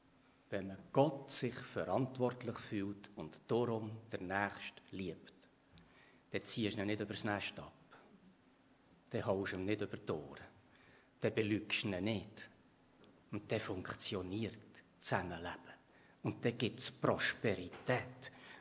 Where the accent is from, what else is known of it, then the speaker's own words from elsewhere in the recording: Allahabad, Uttar Pradesh, India; in meiner Heimatstadt Allahabad am Ufer des Yamuna-Flusses